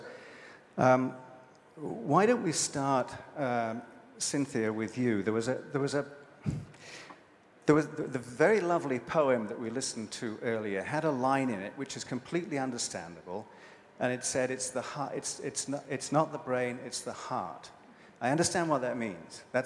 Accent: England, United Kingdom; now in United States; I'm from originally from England, but I'm from California and the Salk Institute.

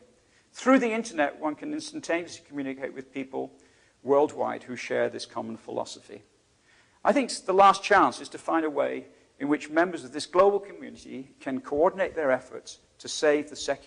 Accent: Lewes, South East England, United Kingdom; he lived in my hometown, Lewis.

